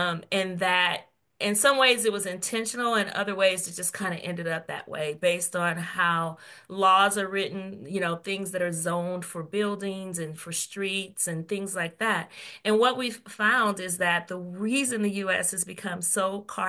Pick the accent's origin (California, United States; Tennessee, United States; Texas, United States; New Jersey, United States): California, United States; Prior to my healthcare career, I grew up in California, and I was often in underserved areas where there wasn't a lot of healthcare providers, there wasn't a lot of resources, bit of a food desert.